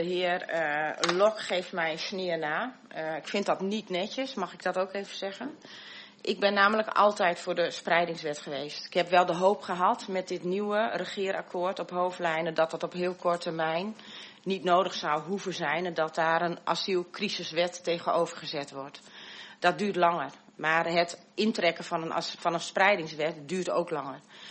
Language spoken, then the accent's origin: Dutch; Ter Apel, Groningen, Netherlands; Ja, ik ben geboren en getogen in Ter Apel.